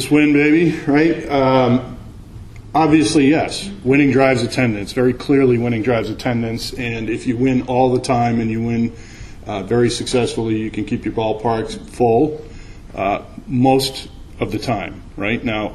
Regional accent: Boston, Massachusetts, United States; I'm from Boston, so I picked the Red Sox as this case.

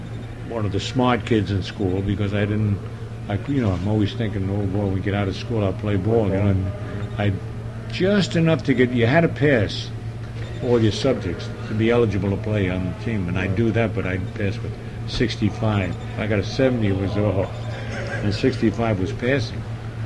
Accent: Brooklyn, New York, United States; accent: Brooklyn; They couldn't understand me, my Brooklyn accent.

